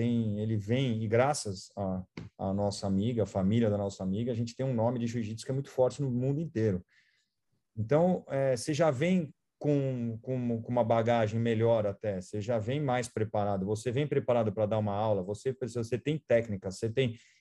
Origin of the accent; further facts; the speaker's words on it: United States; Apesar de ser americano, às vezes, eu sou americano e me sinto imigrante.